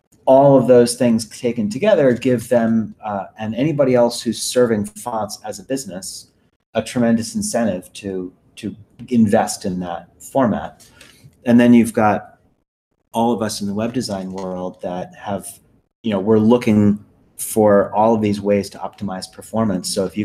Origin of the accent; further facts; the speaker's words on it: Providence, Rhode Island, United States; I'm from Providence, Rhode Island.